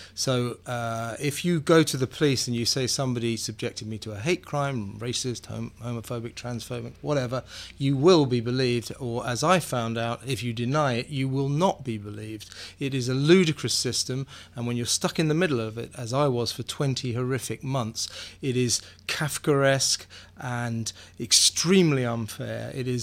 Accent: London, United Kingdom; I am from London

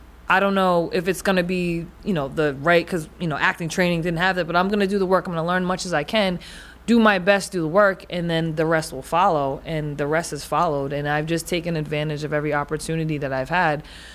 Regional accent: New England, United States; Then you mix it with the fact that I come from New England, from a first contact tribe that was damn near wiped out.

